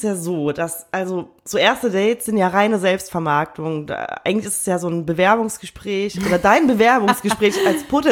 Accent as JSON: {"language": "German", "town": "Cologne", "region": "North Rhine-Westphalia", "country": "Germany", "tie": "born or raised there", "said": "und dann bin ich noch damals hier in Köln zur Schule gegangen"}